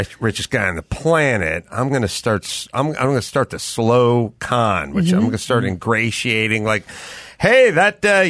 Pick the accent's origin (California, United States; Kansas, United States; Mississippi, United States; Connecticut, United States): California, United States; Van Nuys; We're from Van Nuys